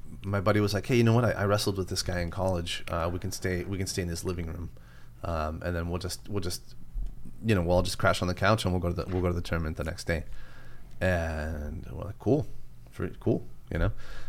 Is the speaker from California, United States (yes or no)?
yes; San Diego, California, United States; also born or lived in Mexico; Well, I was like, you know, Mexican immigrant. But then I was raised in San Diego.